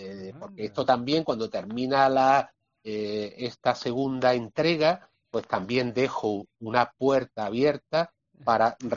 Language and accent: Spanish; Málaga, Andalusia, Spain; aparte de mi ciudad natal, como es Málaga, es Roma.